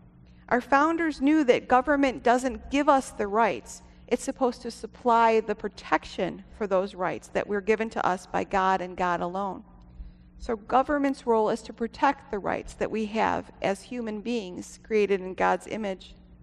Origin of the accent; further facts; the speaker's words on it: United States; I'm proud to stand up here as an American.